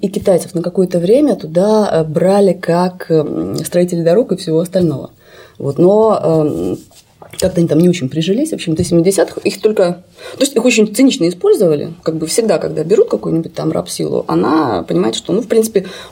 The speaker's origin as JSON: {"language": "Russian", "town": "Novosibirsk", "region": "Novosibirsk Oblast", "country": "Russia", "tie": "born or raised there", "said": "А я, как человек из Новосибирска, который вырос с пониманием того, что у хорошей машины руль справа."}